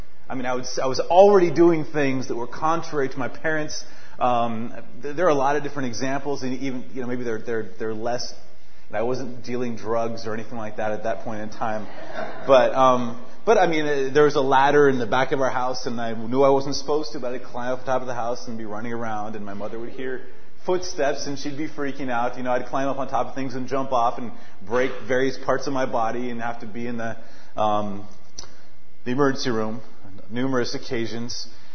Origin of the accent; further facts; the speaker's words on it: Seattle, Washington, United States; I was born in Seattle, Washington, not far from here. And I grew up as a Seattle Seahawks fan